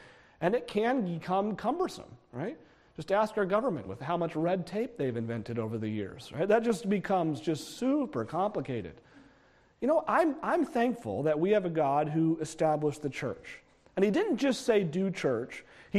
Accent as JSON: {"language": "English", "region": "New England", "country": "United States", "tie": "born or raised there", "said": "I grew up in New England. Maybe I like them more. They got some pretty churches in New England."}